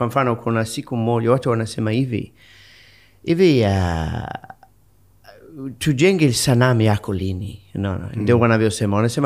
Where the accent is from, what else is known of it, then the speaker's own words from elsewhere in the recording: Iringa, Tanzania; Nilitoka Iringa